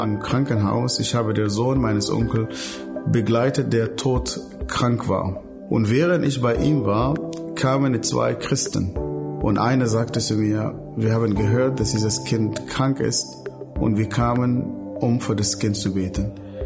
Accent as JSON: {"language": "German", "region": "Northern", "country": "Sudan", "tie": "born or raised there", "said": "Ich komme ursprünglich aus dem Nordsudan, aufgewachsen in einer Wüstenmetropole, in einer sehr, sehr großen Familie."}